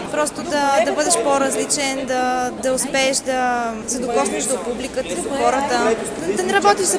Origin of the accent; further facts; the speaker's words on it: Varna, Varna Province, Bulgaria; особено в града, в който аз живея, съм от Варна